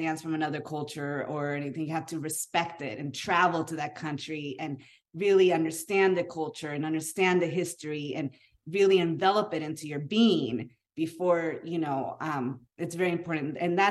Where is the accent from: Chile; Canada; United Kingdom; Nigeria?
Chile; I'm like this redheaded white girl, like growing up in Chile, bicultural